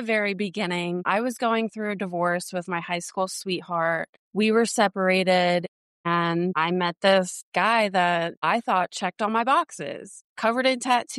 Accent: Wilkesboro, North Carolina, United States; also born or lived in Jacksonville, North Carolina; And then I was moving from Jacksonville, North Carolina, back to what I call my hometown, North Carolina, Wilkesboro.

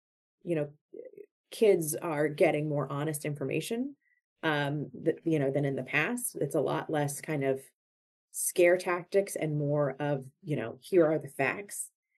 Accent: West Virginia, United States; I grew up in West Virginia in the 1980s during the middle of the Just Say No to Drugs campaign

